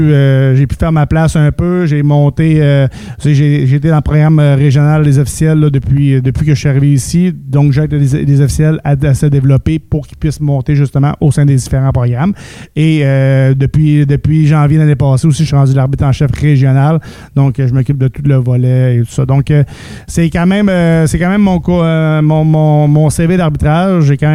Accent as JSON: {"language": "French", "town": "Saint-Jean-Port-Joli", "region": "Quebec", "country": "Canada", "said": "Moi, je suis pas un gars de la région de Saguenay-Lac-Saint-Jean. Là, je viens de Saint-Jean-Port-Joli, là, dans Chaudière-Appalaches. J'ai fait 3 ans là. Puis après ça, quand j'ai décidé voir monter des échelons, ben, je suis déménagé dans la région de Québec"}